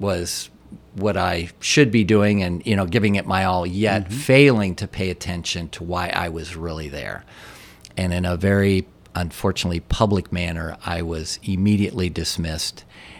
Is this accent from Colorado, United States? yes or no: no; Urbandale, Iowa, United States; I'm growing up in Urbandale, Iowa